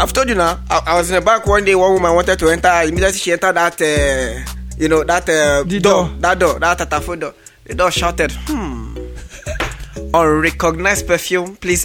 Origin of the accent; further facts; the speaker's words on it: Kwale, Delta, Nigeria; I'm from where that stuff is produced. I'm from Kwale, so.